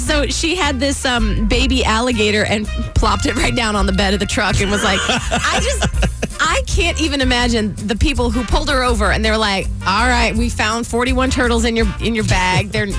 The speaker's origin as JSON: {"language": "English", "region": "Ohio", "country": "United States", "said": "I'm from Ohio."}